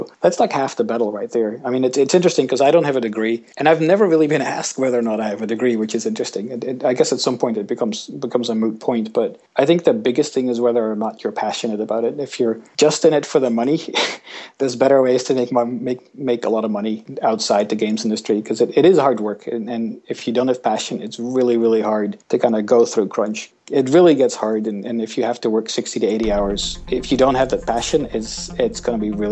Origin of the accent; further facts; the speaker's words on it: Netherlands; moved away; When I came from Holland, I kind of came up there